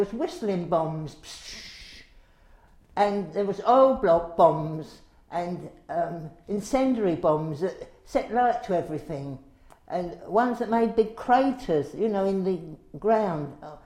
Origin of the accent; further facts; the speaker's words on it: Rotherhithe, London, United Kingdom; born there; I was born in Rotherhithe, and it was the 20th of May, 1933. So at this moment, I'm 77.